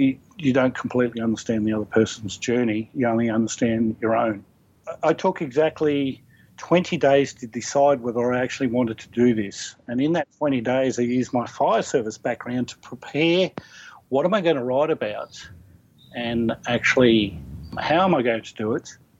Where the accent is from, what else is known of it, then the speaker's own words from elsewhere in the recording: Alice Springs, Northern Territory, Australia; I started with where I came from in the Northern Territory. I was raised in Alice Springs.